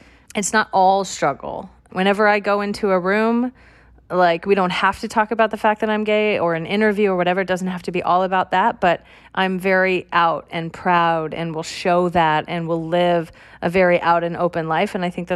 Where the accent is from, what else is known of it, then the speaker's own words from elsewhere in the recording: California, United States; I'm from California.